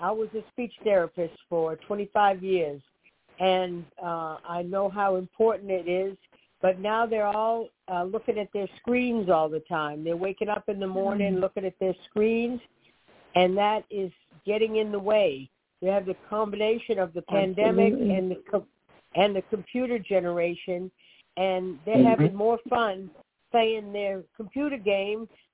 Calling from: Boynton Beach, Florida, United States; I'm calling from Boynton Beach

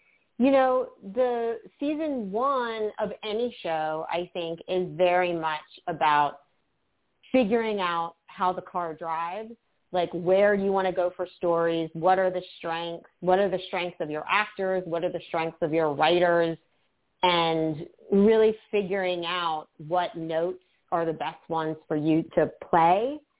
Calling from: Los Angeles, California, United States; Yes, I am calling from L.A.

